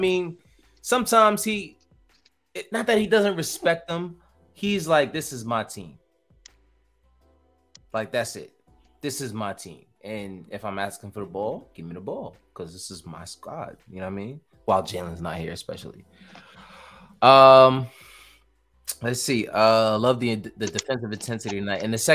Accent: New York, United States; We're from New York, so I mean, we're clearly not strangers of this kind of activity.

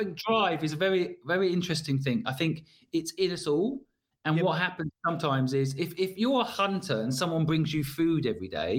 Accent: Cambridge, East of England, United Kingdom; I walked past this house in Cambridge, which is where I grew up in England.

